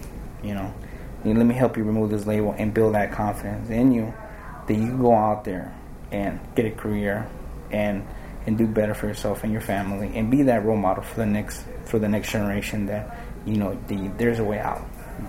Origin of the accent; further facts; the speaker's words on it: Chicago, Illinois, United States; I grew up in Chicago here. So that's why I came back. I was in California.